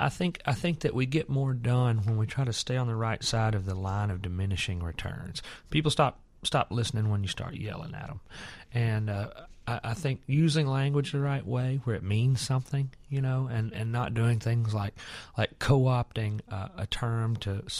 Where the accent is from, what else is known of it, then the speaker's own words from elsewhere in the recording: Alabama, United States; you know, I grew up in Alabama, and there are a lot of open-minded people there, more than most people would realize probably